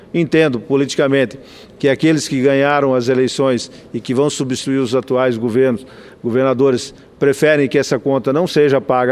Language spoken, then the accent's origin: Portuguese; Mato Grosso, Brazil; e aí falo lá do meu estado de Mato Grosso